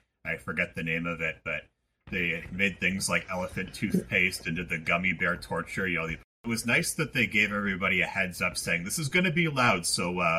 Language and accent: English; Espanola, Ontario, Canada; growing up in Espinola, Ontario, which is just outside of Sudbury.